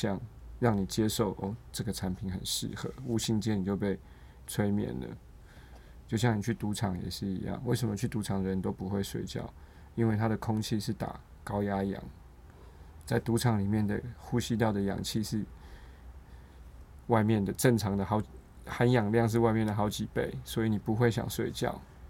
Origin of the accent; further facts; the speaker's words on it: Taiwan; 我就更认定了我就是台湾人，没有什么本省外省，我就是在这个岛上长大的人，我就是一个台湾人，我在这边出生，我在这边念书，我在这边成长到现在，我觉得我说我是一个台湾人道道底底